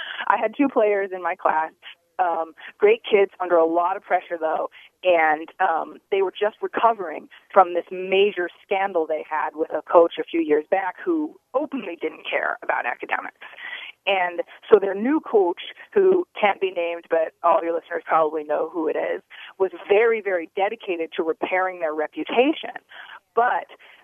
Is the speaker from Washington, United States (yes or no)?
no; Oregon, United States; I mean, I don't want to pick on my hometown. It just happens to be something I know a lot about because I'm from there. But as a lot of sports fans know, the University of Oregon just built this